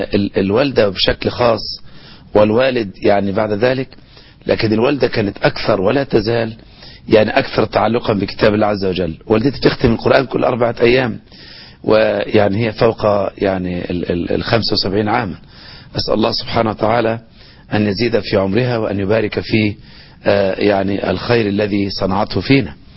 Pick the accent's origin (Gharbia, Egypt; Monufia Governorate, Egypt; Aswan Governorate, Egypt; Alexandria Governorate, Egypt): Monufia Governorate, Egypt; born there; من مواليد سنة 1959، منوفية، مولود يعني في قرى المنوفية، الغوري، مركز برك السبع، منوفية.